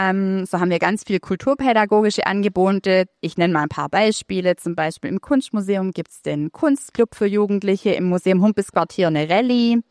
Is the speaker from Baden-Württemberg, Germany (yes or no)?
yes; Bad Saulgau, Baden-Württemberg, Germany; born there; Ich bin ja gebürtig aus Bad Saulgau